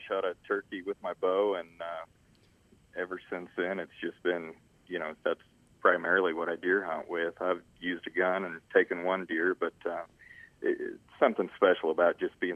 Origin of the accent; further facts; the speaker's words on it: Emporia, Kansas, United States; You know, I grew up in Emporia, Kansas, born and raised, fished a lot as a kid.